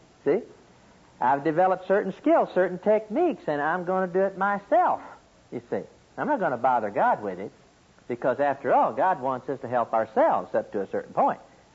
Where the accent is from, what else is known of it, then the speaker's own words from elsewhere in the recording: Oklahoma, United States; accent: Okie; that He's triggering off my Okie accent, that He is using the psychology that I have, that He's using my experiential background